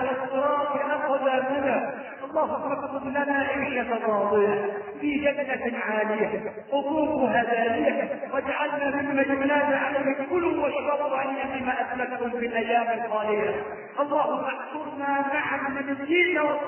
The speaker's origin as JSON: {"language": "Arabic", "country": "Egypt", "said": "اللهم احفظ بلدنا مصر والعراق"}